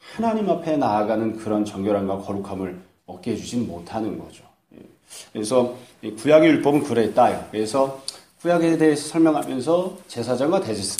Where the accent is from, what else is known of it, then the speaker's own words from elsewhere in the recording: Seoul, South Korea; also born or lived in Daegu; 제가 태어난 곳이 대구거든요. 대구 반여울인데 반여울에서 태어난 이유가 그 옆에 공항이 있었습니다.